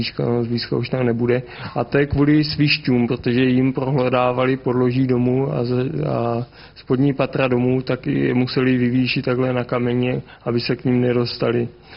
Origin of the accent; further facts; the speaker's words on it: Brno, South Moravian Region, Czechia; Já jsem teda Brňák jinak začínal